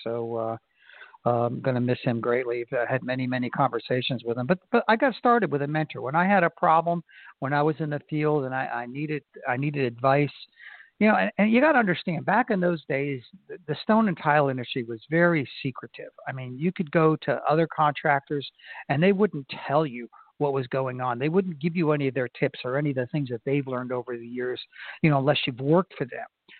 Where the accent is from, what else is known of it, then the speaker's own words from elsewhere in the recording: Florida, United States; But I've decided to add another one this time in Florida, my home state, in the DeBary area